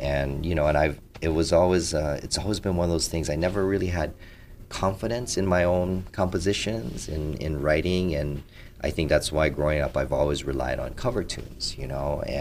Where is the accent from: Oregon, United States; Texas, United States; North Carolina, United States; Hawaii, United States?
Hawaii, United States; I got into it because my mom played, and I was born and raised in Hawaii, and that's something, you know, all the kids do.